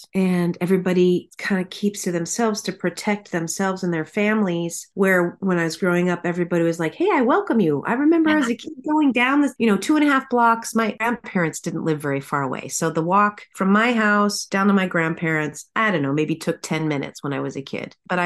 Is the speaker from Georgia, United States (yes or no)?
no; Norwalk, Iowa, United States; also born or lived in Los Angeles; now in Des Moines, United States; moving back to my hometown, Norwalk is where I grew up, and then Des Moines is the capital, is the main big city in Iowa.